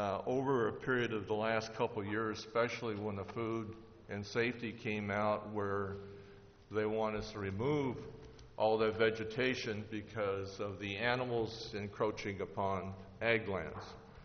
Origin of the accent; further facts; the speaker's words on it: Salinas, California, United States; I'm really concerned because I'm from the Salinas area.